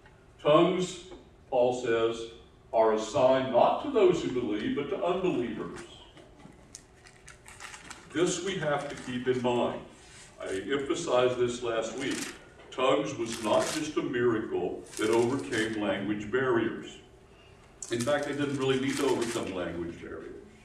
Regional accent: Appalachia, United States; now in Texas, United States; And within America, I know I grew up in Appalachia, we have our own dialect.

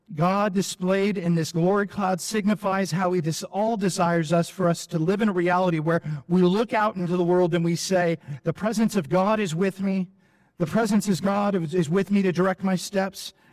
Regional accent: San Diego, California, United States; I grew up in San Diego, and I grew up during the era of Jaws.

